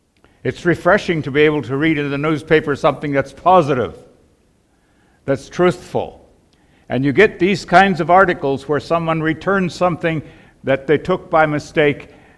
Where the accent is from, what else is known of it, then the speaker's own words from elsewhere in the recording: Vanderhoof, British Columbia, Canada; I was raised in the Vanderhoof area under a very deep religion of works, and Jesus saved me back in 1958, and my wife and I went out to the mission field to Northern Canada among the First Nations people.